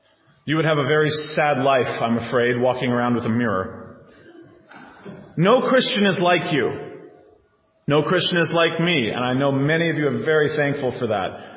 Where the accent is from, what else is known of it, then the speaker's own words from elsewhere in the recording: the South, United States; now in New Hampshire; I mean, I grew up in the South.